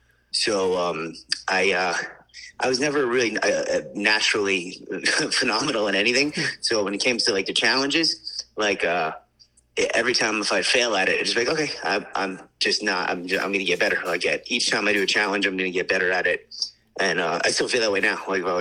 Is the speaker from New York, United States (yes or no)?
yes; New York City, New York, United States; I'm born and raised in the Bronx, New York. I am a firefighter, also in the Bronx, New York.